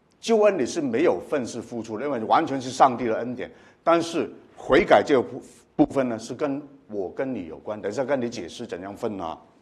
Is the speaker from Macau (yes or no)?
yes; Macau; now in Australia; 大家知道我澳门长大